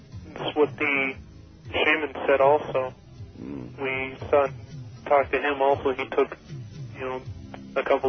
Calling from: Janesville, Wisconsin, United States; Janesville, Wisconsin.

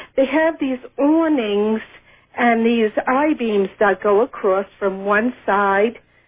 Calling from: Las Cruces, New Mexico, United States; I'm from Las Cruces, New Mexico.

